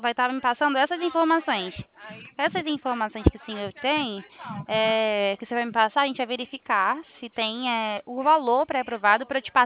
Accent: Rio de Janeiro, Brazil; Sou do Rio de Janeiro.

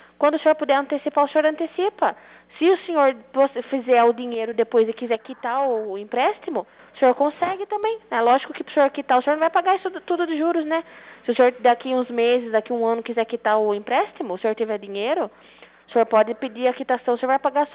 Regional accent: Itapetininga, São Paulo, Brazil; Eu sou daqui de Itapetininga. Pra falar a verdade.

